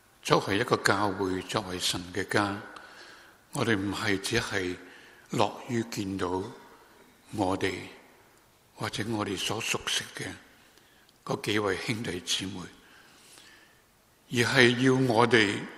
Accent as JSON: {"language": "Cantonese", "country": "China", "said": "我哋中国人旧历嘅新年"}